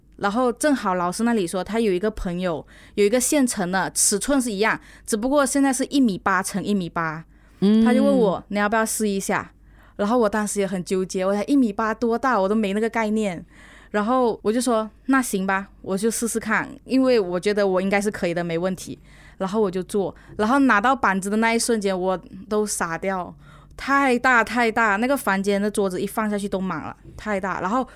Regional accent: Malaysia; 然后他知道我是来自马来西亚的

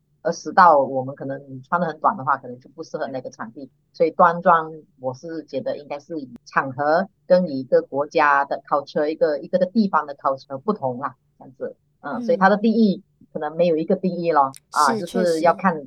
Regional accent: Sarawak, Malaysia; 所以我以一个刚才我讲的，就是以一个沙拉越人来评估的话

